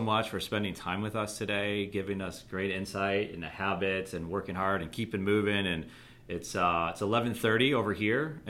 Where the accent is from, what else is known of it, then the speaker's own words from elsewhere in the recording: Buffalo, New York, United States; and I'm from Buffalo, New York.